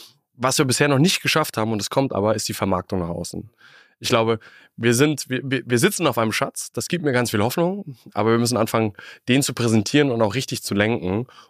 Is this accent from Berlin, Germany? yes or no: no; Hamburg, Germany; ich komme aus Hamburg